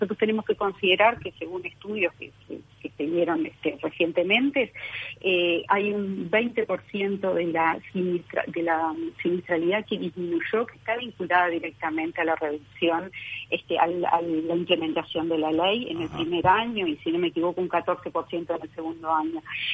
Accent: Uruguay

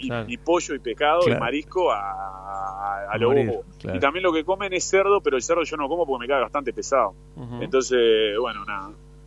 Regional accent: Ecuador; No sabía, yo soy ecuatoriano.

